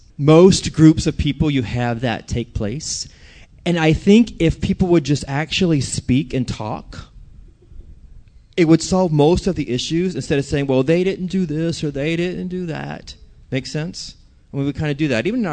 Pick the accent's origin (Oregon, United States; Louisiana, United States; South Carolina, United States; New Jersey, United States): Louisiana, United States; I'm from Louisiana.